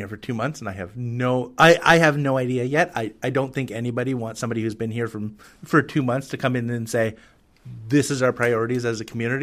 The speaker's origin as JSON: {"language": "English", "town": "Quispamsis", "region": "New Brunswick", "country": "Canada", "tie": "born or raised there", "also_born_or_lived": "Riverview", "moved": "yes", "said": "I'm from New Brunswick. I was born in Riverview, but I grew up in Quispamsis. But I've been gone for about a dozen years. I spent the majority of that time in Saskatchewan. And I also spent some time in St. John's and Labrador."}